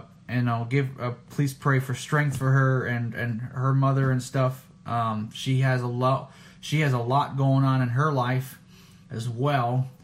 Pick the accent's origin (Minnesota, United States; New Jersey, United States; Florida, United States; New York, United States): Minnesota, United States; I came from Minnesota. I grew up mostly in Minnesota.